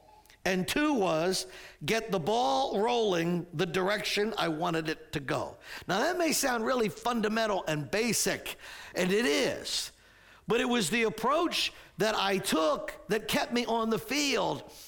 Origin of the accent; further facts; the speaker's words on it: Maple Shade, New Jersey, United States; You know, I grew up in Maple Shade.